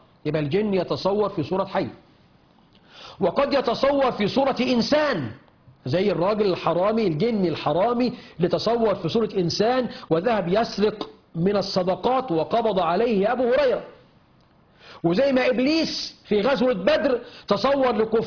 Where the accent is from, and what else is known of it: Egypt